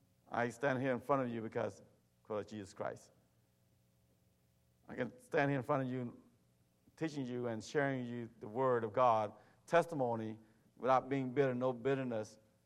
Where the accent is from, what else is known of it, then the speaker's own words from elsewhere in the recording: Atlanta, Georgia, United States; now in California, United States; And you know, I grew up in Atlanta in the South, and I thought everybody is friendly, amen. When I moved to California, totally different.